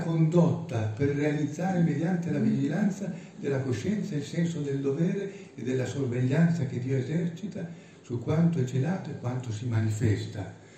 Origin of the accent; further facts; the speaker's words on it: Turin, Piedmont, Italy; vengo da Torino